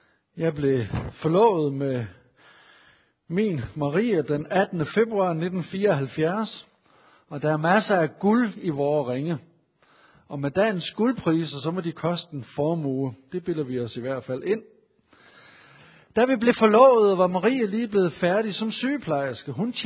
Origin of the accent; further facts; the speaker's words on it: Jutland, Denmark; fordi jeg er jyde, og jeg er sparsommelig